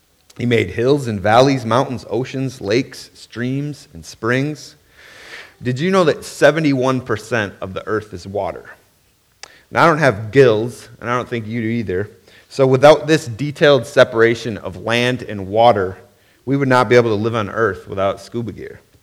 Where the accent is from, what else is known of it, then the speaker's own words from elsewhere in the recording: Wisconsin, United States; Now, I'm from Wisconsin, so I know a lot about badgers. We are the Wisconsin badgers.